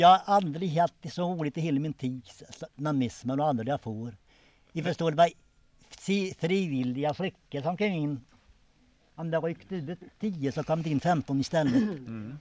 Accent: Hässelby, Stockholm County, Sweden; born there; Nej, jag är född i Hässelby.

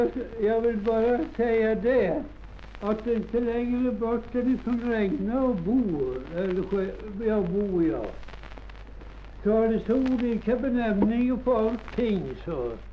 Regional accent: Hävla, Östergötland, Sweden; born there; Jag är född strax vid Hävla bruk. Ja, nu är det förstås Häskofabrik där.

